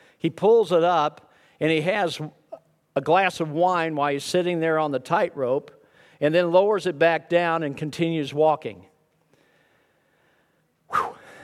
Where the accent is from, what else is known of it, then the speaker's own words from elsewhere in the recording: Missouri, United States; I grew up in Missouri, and we had a 1,200-acre farm. I had 5 miles of riverfront on the Gasconade River